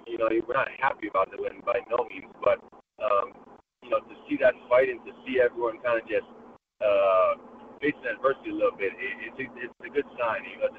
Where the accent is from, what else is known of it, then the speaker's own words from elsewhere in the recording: Honolulu, Hawaii, United States; Yeah, it's one of the things I definitely took for granted. You know, obviously something all I ever knew, but you know, I had that small town feeling a little bit my senior year when I was like, I need to get out of here